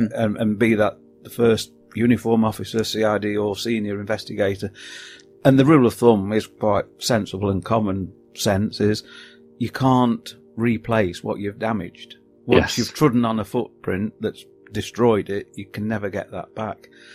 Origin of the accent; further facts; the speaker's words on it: England, United Kingdom; And I went in and just said, I'm here from England. Is there anybody I could talk to?